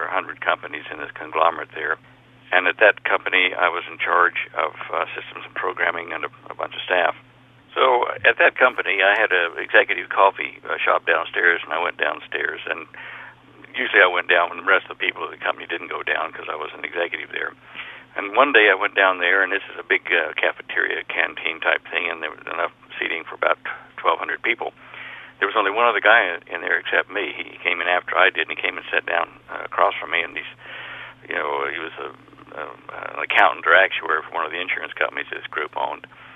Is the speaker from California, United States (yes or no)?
no; Texas, United States; born there; I was born down in Central Texas near Waco or Valley Mills.